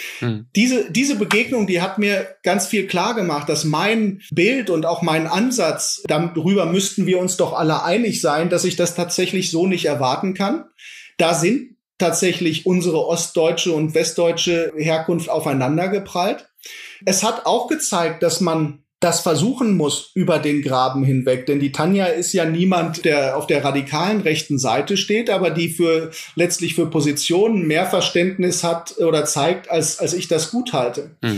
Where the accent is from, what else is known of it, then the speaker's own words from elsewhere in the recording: Iserlohn, North Rhine-Westphalia, Germany; now in Leipzig, Germany; Ich habe meine alte Heimat, das ist Iserlohn nach wie vor, die nach Regen riechende Luft, die Wälder, das ist eine Heimat, die immer bleiben wird. Aber ich habe auch diese neue Heimat